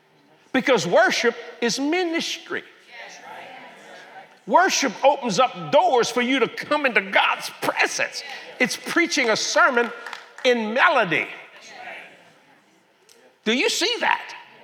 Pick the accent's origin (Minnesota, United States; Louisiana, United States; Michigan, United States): Louisiana, United States; I'm glad I'm a Cajun.